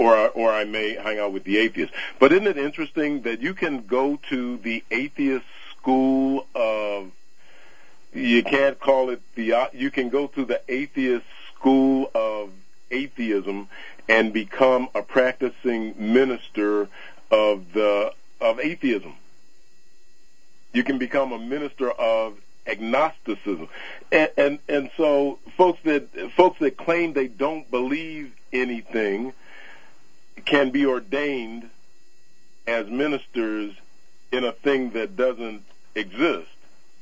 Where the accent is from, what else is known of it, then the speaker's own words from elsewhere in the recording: Washington, District of Columbia, United States; I did not see anything from that, but I tell you, I grew up in Washington, D.C., and you don't even want to know. There are 30 rallies a day.